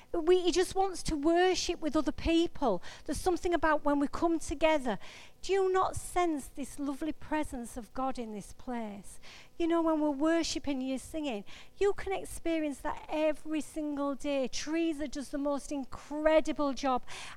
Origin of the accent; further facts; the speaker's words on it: England, United Kingdom; we're reserved anyway, because we're English, and it's a horrible thing anyway, because we have this reservedness.